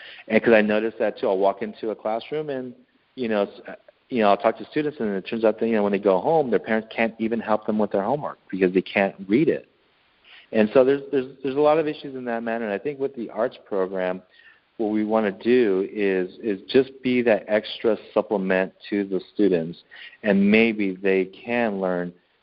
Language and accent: English; Los Angeles, California, United States; when I was growing up in East LA, it had the worst, East LA at one time had as worst of an image as any city in South LA had.